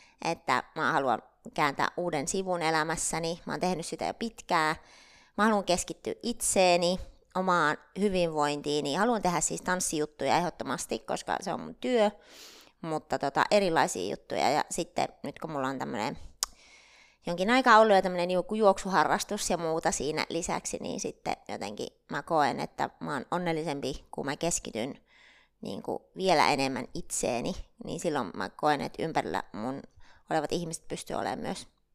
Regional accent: Raahe, North Ostrobothnia, Finland; ja mä oon kotoisin Raahesta, eli tuolta niin kuin Pohjois-Pohjanmaa.

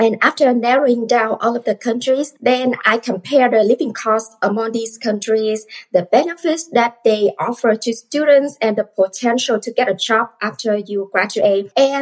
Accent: Vietnam; moved away as an adult; now in Germany; I'm from Vietnam. And when I was in Vietnam, I graduated bachelor program in international business and then get a corporate job, worked there for 1.5 years.

